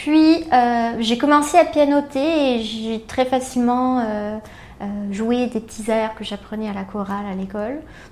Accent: Rio de Janeiro, Brazil; French is a second language; Ben, je suis brésilienne, donc oui. Une école à ma ville qui est Rio de Janeiro, Rio.

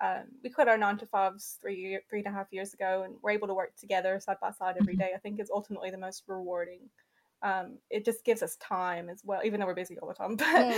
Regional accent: Kentucky, United States; And I love just being around different cultures, because I was from Kentucky at this point.

